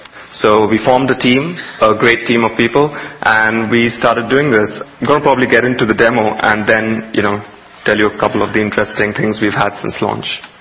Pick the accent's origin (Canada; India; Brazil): India; I grew up in India.